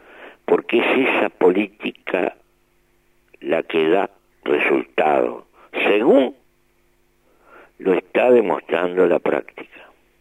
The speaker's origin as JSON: {"language": "Spanish", "country": "Uruguay", "said": "hemos padecido como cualquier uruguayo las dificultades."}